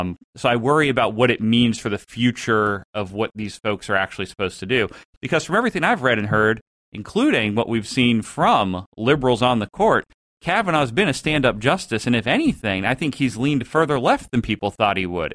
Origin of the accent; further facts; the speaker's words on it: Youngstown, Ohio, United States; I mean, heck, I grew up in Youngstown, Ohio.